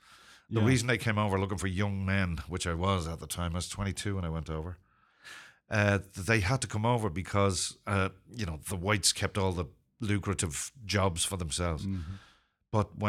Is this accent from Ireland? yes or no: yes; Ireland; Well, first of all, I'm not British. I'm Irish.